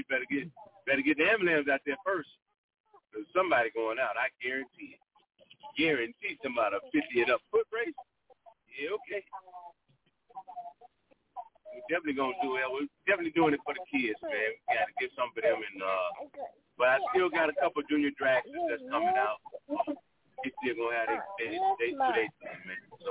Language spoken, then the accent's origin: English; Michigan, United States; No, I'm from Michigan.